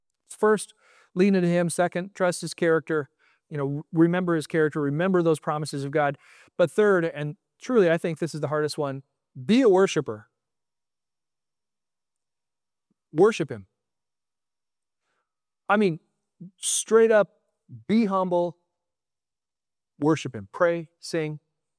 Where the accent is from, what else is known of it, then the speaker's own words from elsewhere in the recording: Alaska, United States; now in Milwaukee, United States; I thought we were going to stay in Alaska. I grew up in Alaska for the most part.